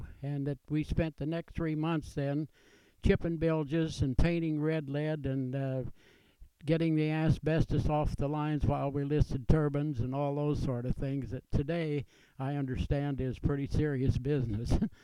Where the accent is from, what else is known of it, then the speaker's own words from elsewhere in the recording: Stockdale, Kansas, United States; born there; Well, I was born in Stockdale, Kansas, and I was number 9 of the 10 children in our family.